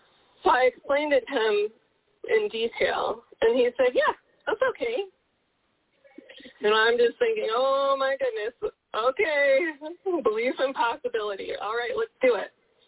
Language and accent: English; Colorado, United States; And then we're from Colorado, thunder, the rain, you know, on top of a mountain.